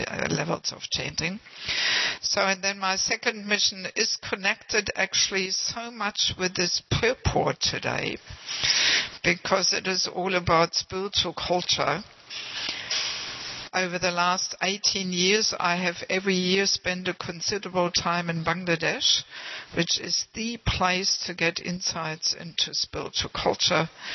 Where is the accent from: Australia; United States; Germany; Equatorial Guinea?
Germany; So I am originally from Germany, but I have never lived there as a devotee.